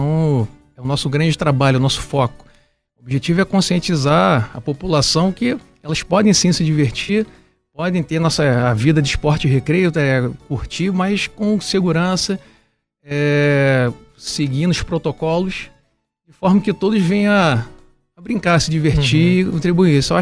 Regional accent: Rio de Janeiro, Brazil; now in Rio Grande, Brazil; Eu sou carioca, né? Cheguei há pouco tempo, como você falou, assumi agora 6 de janeiro. É a primeira vez que efetivamente eu trabalho, sirvo aqui em Rio Grande.

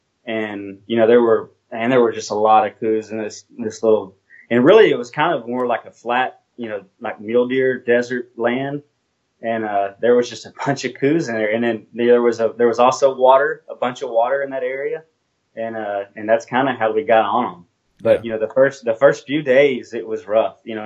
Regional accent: Texas, United States; we're from Texas, so it's hot, you know, so we're used to heat.

